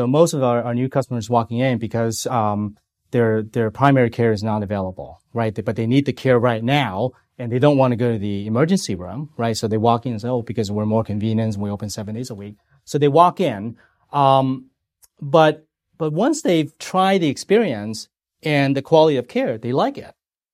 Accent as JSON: {"language": "English", "country": "Hong Kong", "tie": "born or raised there", "moved": "yes", "said": "I grew up in Hong Kong, right? So I came to this country 30 years ago."}